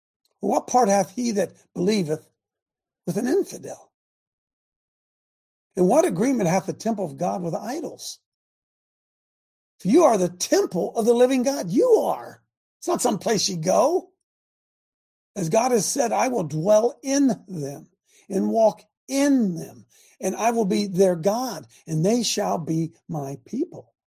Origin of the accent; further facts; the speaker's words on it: Hebron, Ohio, United States; You know, I grew up in Hebron. Population, we might be pushing, it's really grown. We might be pushing 2,000 now.